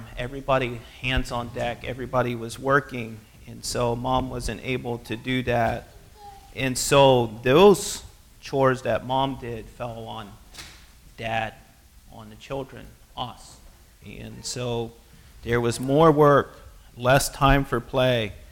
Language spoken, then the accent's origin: English; Pennsylvania, United States; As many of you know, I grew up in Pennsylvania as an Amish boy, and I was Amish till I was 17, and that wasn't my decision.